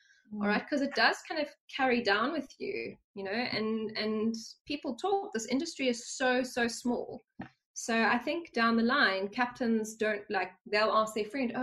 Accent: South Africa; I'm South African

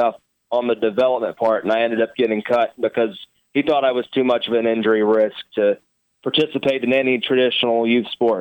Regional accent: Hiram, Georgia, United States; In fact, I played one successful year of youth baseball in my hometown of Hiram, Georgia.

